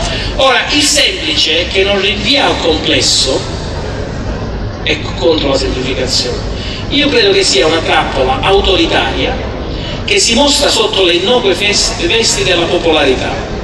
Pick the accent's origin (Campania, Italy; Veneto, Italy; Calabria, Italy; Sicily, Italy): Sicily, Italy; Io come siciliano mi sono sempre sentito tante volte dire sei arretrato, noi siciliani siamo arretrati rispetto ai modenesi